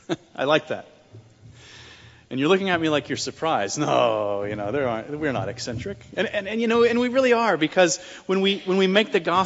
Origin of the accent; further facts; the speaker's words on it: Denver, Colorado, United States; born there; I was born in Denver, and so maybe there's some kind of connection there.